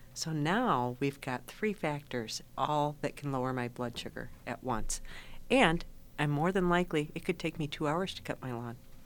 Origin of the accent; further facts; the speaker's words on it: Waukegan, Illinois, United States; you know, I'm from Waukegan, and everybody says mispronounced that, too.